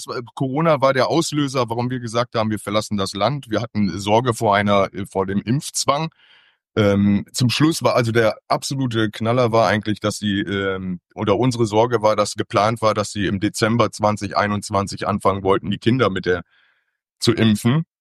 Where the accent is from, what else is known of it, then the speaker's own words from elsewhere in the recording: Lower Saxony, Germany; Ja, ich komme aus dem Bereich Osnabrück, Niedersachsen.